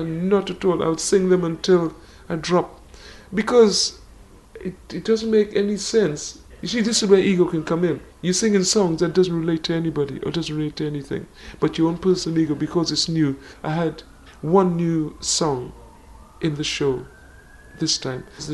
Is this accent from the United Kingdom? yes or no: yes; London, United Kingdom; Yeah, because I grew up in the East End.